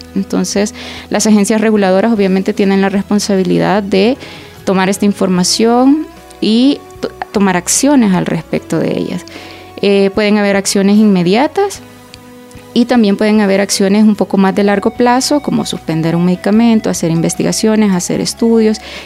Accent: El Salvador; en El Salvador, en mi país, que es de donde tengo más conocimiento o más contexto

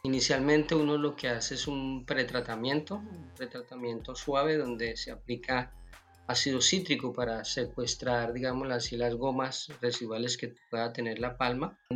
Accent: Colombia; nosotros, por ejemplo, como colombianos, no tenemos acostumbrado a ver un aceite rojo

